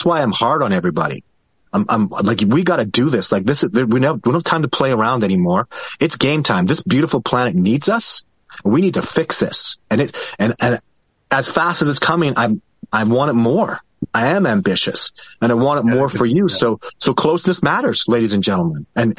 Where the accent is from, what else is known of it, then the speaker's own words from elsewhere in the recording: Canada; I'm Canadian, man.